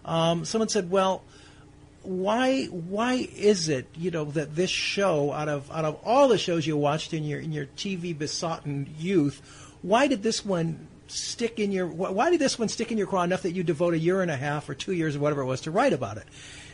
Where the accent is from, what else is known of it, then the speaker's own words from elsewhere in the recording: Chicago, Illinois, United States; When I grew up in Chicago, and the show was never off the air.